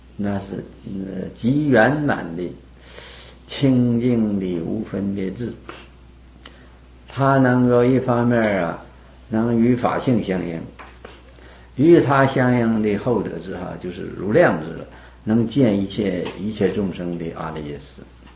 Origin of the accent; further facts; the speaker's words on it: China; 我中国人也好，外国人都是这样子。